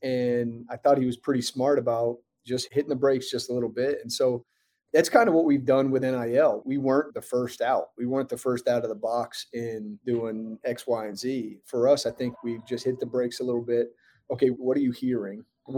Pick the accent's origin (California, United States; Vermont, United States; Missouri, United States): Vermont, United States; I grew up in Vermont, so my dream job was the head coach at the University of Vermont.